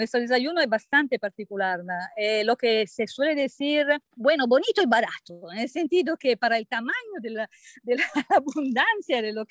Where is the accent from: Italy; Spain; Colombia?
Italy; Spanish is a second language; Yo soy italiana y la primera inspiración fue exactamente de eso.